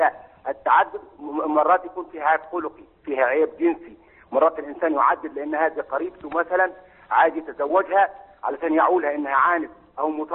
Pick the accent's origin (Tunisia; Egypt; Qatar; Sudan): Egypt; Upper Egypt; now in Saudi Arabia; انا صعيدي مصري موجود هنا في المملكه في السعوديه